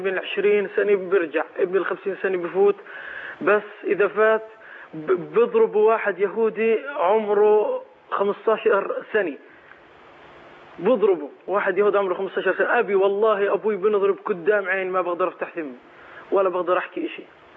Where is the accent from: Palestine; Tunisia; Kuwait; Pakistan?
Palestine; وأنا ابن فلسطين أبلغ من العمر 20 عاما